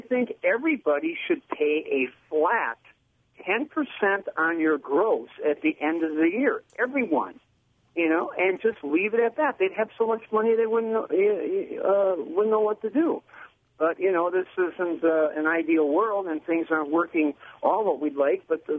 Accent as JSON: {"language": "English", "town": "Milwaukee", "region": "Wisconsin", "country": "United States", "tie": "born or raised there", "said": "I'm in my 60s. I was born and raised around Milwaukee. I don't live there anymore."}